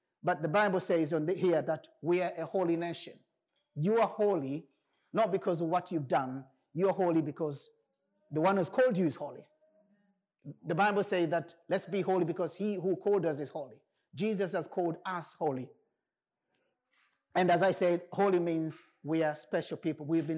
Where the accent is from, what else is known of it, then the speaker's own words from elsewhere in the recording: Tanzania; now in United Kingdom; I was born in Tanzania, so my original nationality was Tanzanian, okay? So I grew up in Tanzania, and then I decided to come to UK, and then I changed my nationality into British.